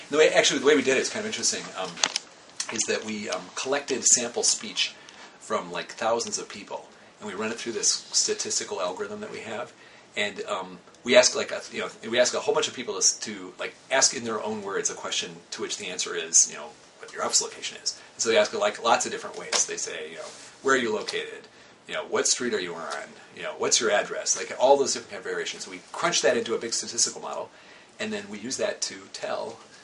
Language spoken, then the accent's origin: English; Wisconsin, United States; I grew up in Wisconsin, but my parents lived in Michigan